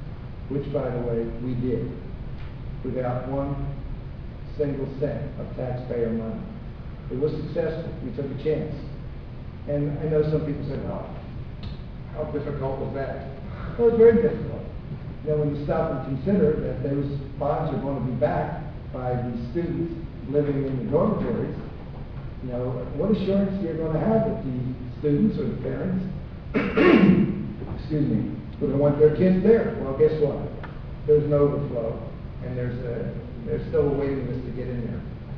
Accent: Bethel, United States; I was raised in Bethel on Swarthmore Avenue in Bethel. I lived at 19 South Swarthmore next to Dr. Harry Sweeney.

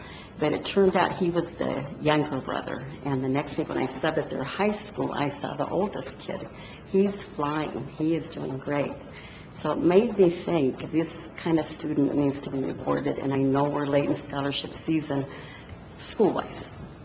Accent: Warden, Washington, United States; now in Moses Lake, United States; I grew up in Warden, and I'm from Moses Lake now.

